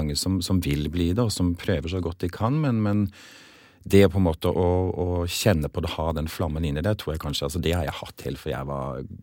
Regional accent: Kristiansand, Agder, Norway; Og da står jeg hjemme I TV-stua mi på Søm I Kristiansand, der jeg da oppvokst etter jeg kom til Norge.

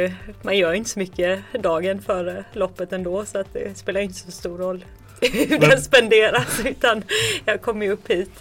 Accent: Kalmar, Kalmar County, Sweden; I Kalmar.

